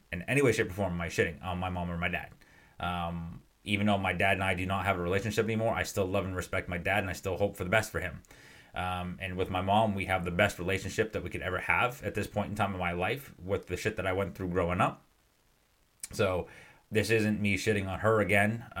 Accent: Lincoln, Maine, United States; stopped in my hometown, Lincoln, Maine.

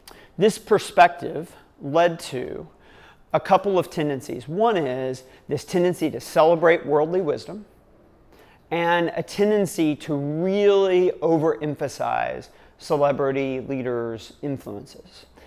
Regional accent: United States; it's not that different from something that we've experienced growing up in America.

